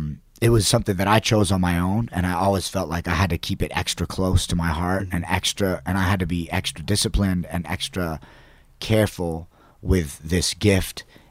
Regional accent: San Diego, California, United States; Yeah, basically, growing up in San Diego with Orko

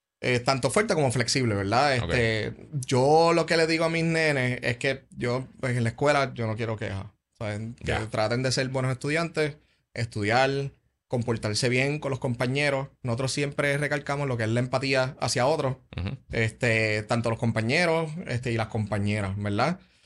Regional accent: San Juan, Puerto Rico; now in Manatí, Puerto Rico; Recuerda, vengo de San Juan, así que claro.

